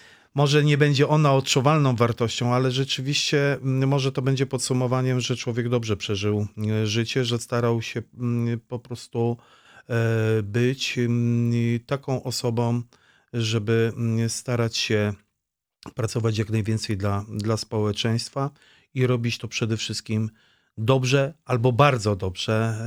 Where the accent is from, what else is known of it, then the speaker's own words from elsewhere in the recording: Wrocław, Lower Silesian Voivodeship, Poland; now in Czernica, Poland; do której to gminy przeniosłem się z miasta Wrocław, bo od urodzenia byłem wrocławianinem.